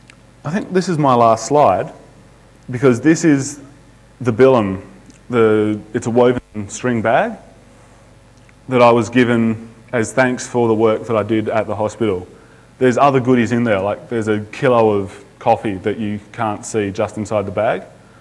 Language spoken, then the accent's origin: English; Australia; Because I'm from Australia